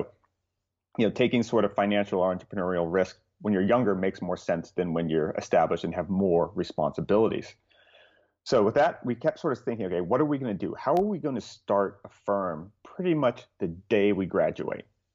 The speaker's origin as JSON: {"language": "English", "region": "California", "country": "United States", "tie": "born or raised there", "said": "So I grew up in Southern California to sort of a family with very modest sort of financial means."}